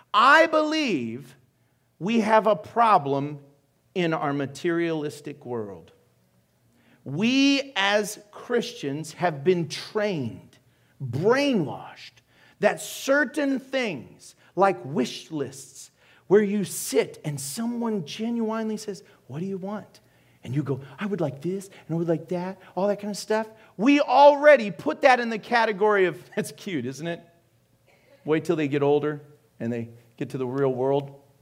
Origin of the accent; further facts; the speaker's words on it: St. Louis, Missouri, United States; That's one time, growing up in St. Louis, man, you don't mess with some angry mamas.